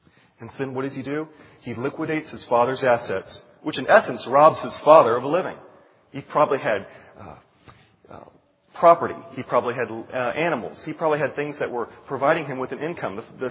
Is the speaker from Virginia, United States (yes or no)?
yes; Manassas, Virginia, United States; I grew up in a smaller town as well. Perhaps not this small. I grew up in Manassas.